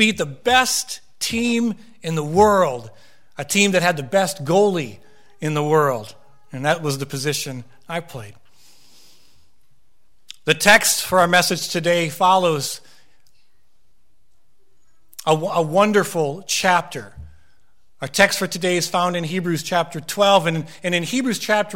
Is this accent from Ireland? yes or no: no; Minnesota, United States; I was a hockey player. I grew up in Minnesota